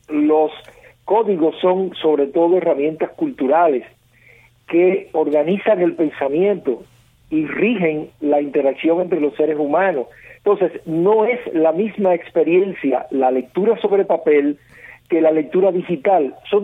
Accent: Cuba; moved away; Yo soy un hombre bicultural como tantos cubanos en los últimos 50 y tantos años que hemos tenido que salir de nuestro país

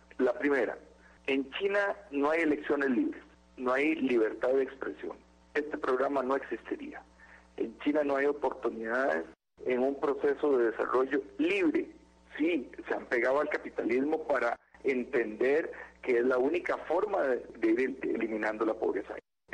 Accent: Costa Rica; Aquí, como costarricenses, lo tenemos bastante claro

